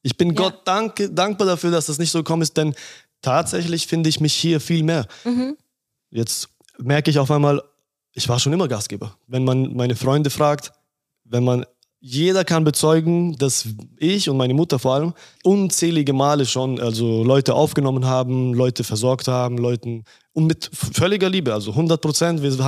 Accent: Munich, Bavaria, Germany; ich komme aus München

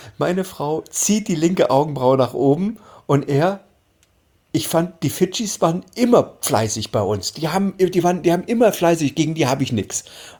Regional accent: Halle, Saxony-Anhalt, Germany; born there; also born or lived in Hamburg; Ich sage, aus Hamburg. Und sie sagten, aber so richtig hamburgisch klingst du jetzt auch nicht. Wo kommst du denn her? Und ich sage, nee, geboren bin ich in Halle an der Saale.

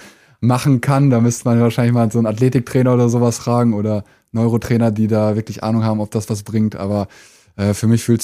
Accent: Brauweiler, North Rhine-Westphalia, Germany; also born or lived in Bielefeld; Ich bin in Bielefeld geboren, aber aufgewachsen in der Nähe von Köln, in Brauweiler

